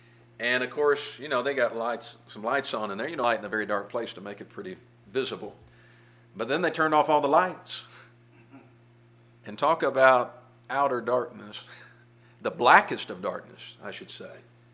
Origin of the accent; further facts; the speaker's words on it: Kentucky, United States; as I think back to my youth growing up in Kentucky and the first time I visited Mammoth Cave.